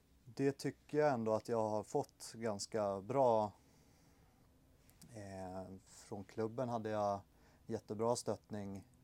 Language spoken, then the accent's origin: Swedish; Karlskrona, Blekinge, Sweden; born or raised there; also born or lived in Stockholm